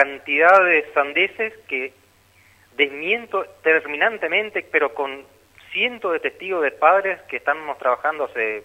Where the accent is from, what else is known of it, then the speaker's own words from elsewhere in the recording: Montecarlo, Misiones, Argentina; born there; Yo soy nacido en Monte Carlo hace 48 años